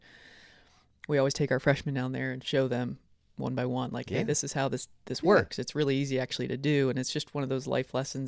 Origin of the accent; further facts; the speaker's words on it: Aberdeen, South Dakota, United States; You know, I grew up in Aberdeen, South Dakota, and learned to play the game in the Midwest